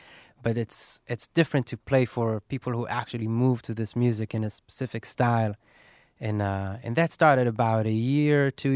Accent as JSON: {"language": "English", "country": "Israel", "said": "Me and Asaf and Aran, we're all from Israel, and we've known each other, and we've been playing together since we're like 15"}